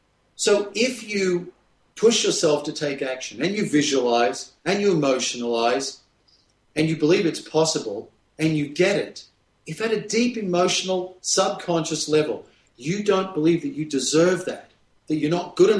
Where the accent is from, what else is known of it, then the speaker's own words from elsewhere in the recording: Australia; the number one national TV morning show in Australia. That's my home country.